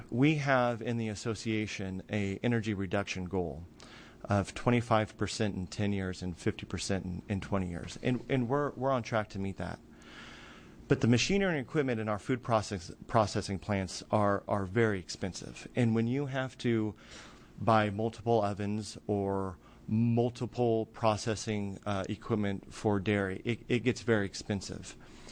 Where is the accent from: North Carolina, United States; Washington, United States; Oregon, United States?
Oregon, United States; now in Idaho, United States; But I'm from Oregon. I love it here.